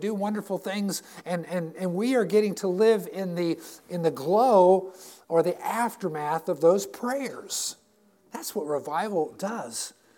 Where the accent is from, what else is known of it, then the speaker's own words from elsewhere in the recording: Rolla, Missouri, United States; I grew up in Rolla with Maid Rites.